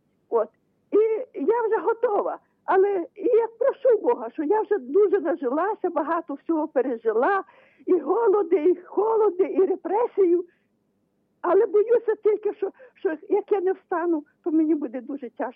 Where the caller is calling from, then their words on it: Rivne, Rivne Oblast, Ukraine; Я з Рівно дзвоню. Я з парафії Петра і Павла.